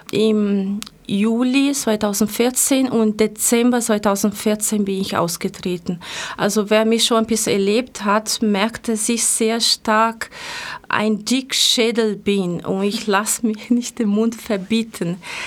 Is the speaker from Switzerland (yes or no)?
no; Rio de Janeiro, Brazil; ich bin ja dunkelhäutig, man kann nicht sehen, aber hören, dass ich auch einen Migrationshintergrund habe. Ich komme aus Rio de Janeiro, aus Brasilien.